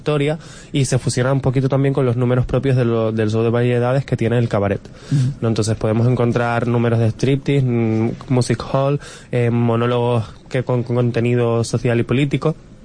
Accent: Spain; Soy un canario vasco.

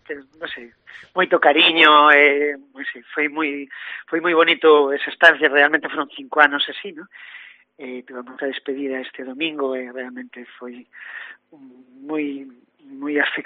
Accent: Ponte Nova, Galicia, Spain; nosotros, bueno, tamén por cercanía, son da Ponte Nova, entonces, bueno, realmente a zona xa a conocías

